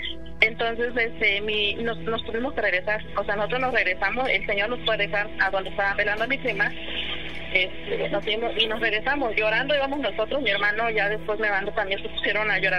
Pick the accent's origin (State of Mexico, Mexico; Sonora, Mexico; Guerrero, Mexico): Guerrero, Mexico; cuando yo tenía como 6 años, yo soy de Guerrero.